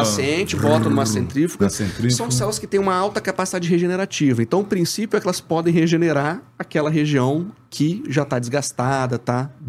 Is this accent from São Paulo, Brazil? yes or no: no; Espírito Santo, Brazil; Sou capixaba.